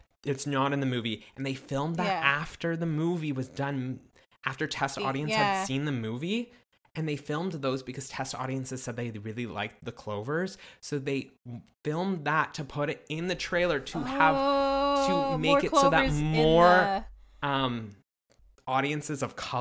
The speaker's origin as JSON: {"language": "English", "town": "Queens", "region": "New York", "country": "United States", "said": "which means I'm Cuban Dominican Rican. But I always say I'm from Queens."}